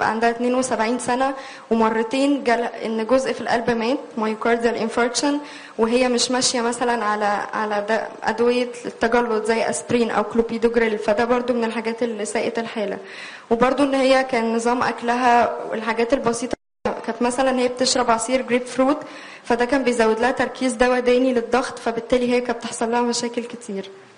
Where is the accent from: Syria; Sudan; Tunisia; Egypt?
Egypt; أنا كنت الوحيدة من مصر.